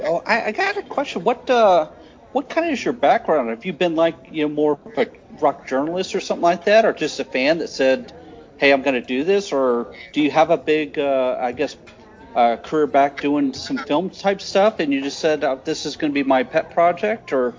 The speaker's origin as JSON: {"language": "English", "region": "Texas", "country": "United States", "tie": "born or raised there", "said": "I'm just a few years younger than you. I grew up in Texas, so I caught these bands as they would make it down here."}